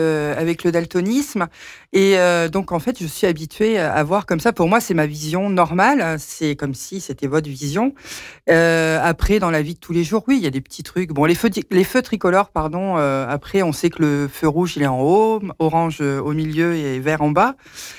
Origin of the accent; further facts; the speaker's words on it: France; Donc, j'ai 43 ans. Je suis originaire d'Estivareil.